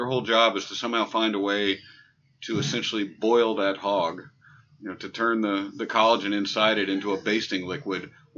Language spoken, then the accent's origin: English; Nashville, Tennessee, United States; I grew up in Nashville, and as the rare unicorn that actually lived here for 50 years, it's hard to be anonymous anywhere you go.